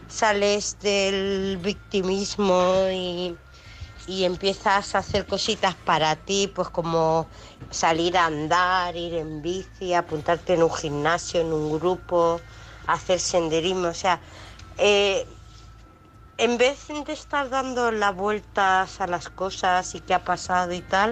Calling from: United Kingdom; del Reino Unido.

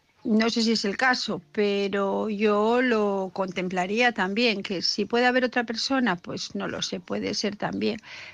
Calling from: Asturias, Spain; de Asturias

